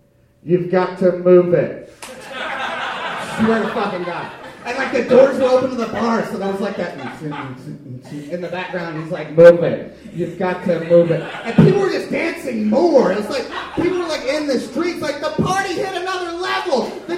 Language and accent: English; the South, United States; I'm from the South, too.